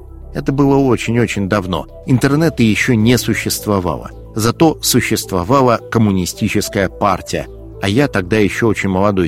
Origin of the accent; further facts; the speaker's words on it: Severomorsk, Murmansk Oblast, Russia; Там, где я родился и вырос, в Североморске, Мурманской области, на тот момент церкви не было и быть не могло, и все вокруг были атеистами.